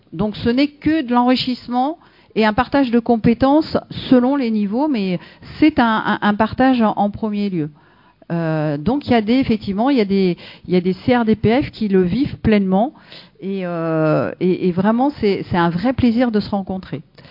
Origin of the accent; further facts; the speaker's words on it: Nouvelle-Aquitaine, France; puisque je suis moi-même de la Nouvelle-Aquitaine.